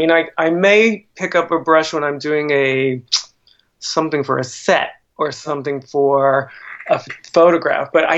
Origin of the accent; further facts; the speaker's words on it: Queens, New York, United States; born there; I was born here. I was born in Queens. My family was from Flushing